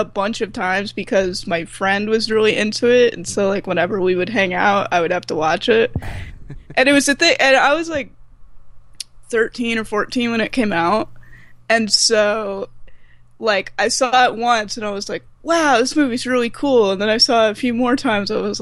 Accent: New Jersey, United States; Yeah. And the thing is it's weird, because, like, I'm from New Jersey. My whole family's from there.

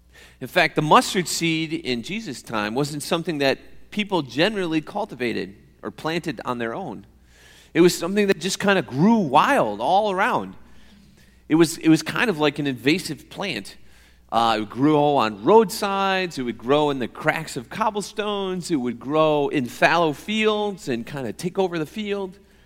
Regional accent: Alpena, Michigan, United States; I grew up in Alpena and people grew corn for the silage and sweet corn for the market.

